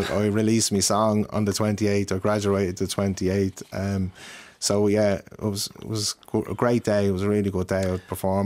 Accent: Ballymun, County Dublin, Ireland; now in Tallaght, Ireland; No, I'm up in Tallaght now at the minute. I've kind of lived everywhere, to be honest, over the years, you know. I'm originally from Ballymun.

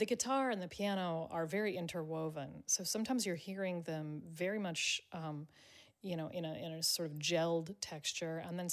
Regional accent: United States; it's a question that every day I ask myself as an American.

